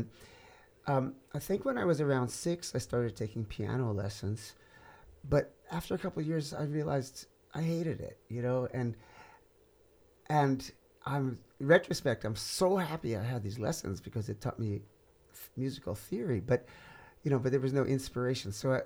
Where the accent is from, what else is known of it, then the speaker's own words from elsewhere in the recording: New York, United States; I had been quite interested in Indian music as I was growing up in New York.